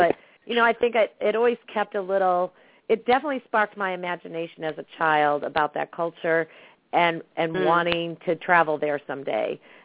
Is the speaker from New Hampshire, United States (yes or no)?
yes; New Hampshire, United States; Because I think I grew up in New England, and quite frankly, we were not very ethnically diverse in New Hampshire.